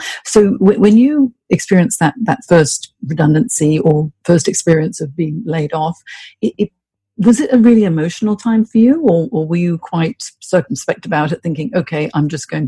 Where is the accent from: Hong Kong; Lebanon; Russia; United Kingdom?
Hong Kong; also born or lived in Singapore / San Francisco, United States; now in Sydney, Australia; I'm from Hong Kong, and then I lived many years in Singapore and in San Francisco as well. But now I'm based in Sydney